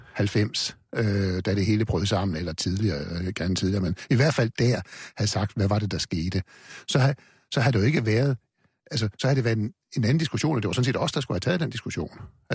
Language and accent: Danish; Central Denmark Region, Denmark; Der var ikke nogen kommunister oppe i Salling, det er en halvø nord for Skive, hvor jeg kommer fra.